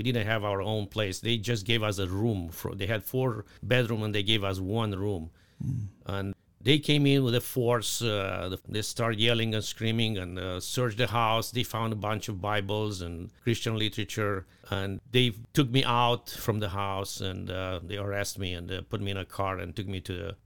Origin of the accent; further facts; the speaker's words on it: Romania; English is a second language; now in Sacramento, United States; I'm from Romania. Right now, I'm in Sacramento, a member of a Grace Romanian Baptist Church.